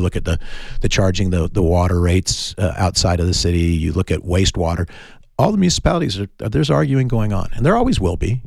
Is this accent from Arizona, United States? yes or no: yes; Tucson, Arizona, United States; now in Oro Valley, United States; Oh, I'm from Tucson, Arizona. Well, I live in Oro Valley, but I'm from Tucson.